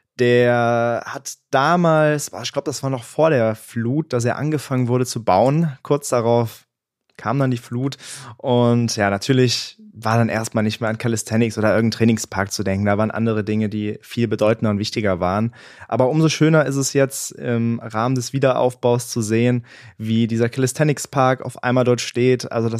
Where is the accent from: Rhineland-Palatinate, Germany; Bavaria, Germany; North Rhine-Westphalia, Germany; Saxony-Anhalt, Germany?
Rhineland-Palatinate, Germany; Bad Neuenahr-Ahrweiler; Also die Stadt Bad Neuenahr-Ahrweiler, die liegt mir natürlich am Herzen. Das ist einfach meine Heimat. Hier bin ich groß geworden. Hier habe ich 23 Jahre lang gelebt, habe das Aare-Gymnasium besucht, die Aloysius-Grundschule in Ahrweiler.